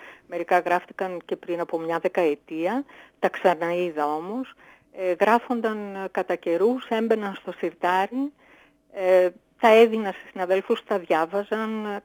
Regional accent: Aliakmonas, Western Macedonia, Greece; also born or lived in Kozani; μεγάλωσα στα πρώτα χρόνια της ζωής μου σε ένα μικρό χωριό, τον Αλιάκμονα, στην επαρχία Βοΐου Κοζάνης. Και λίγο μετά, στην τρίτη δημοτικού, μετακομίσαμε στη γειτονική Κωμόπολη.

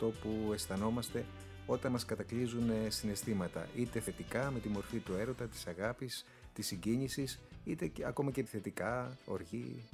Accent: Koroni, Peloponnese, Greece; Κατάγομαι από την Κορώνη Μεσσηνίας και έκανα αγροτικό στα Φιλιατρά

